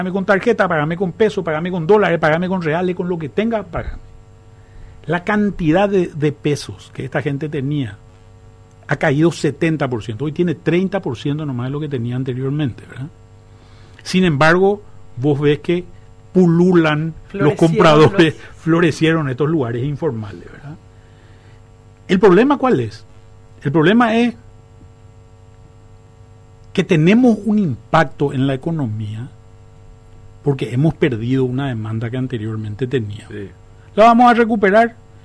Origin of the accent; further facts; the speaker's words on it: Paraguay; somos los paraguayos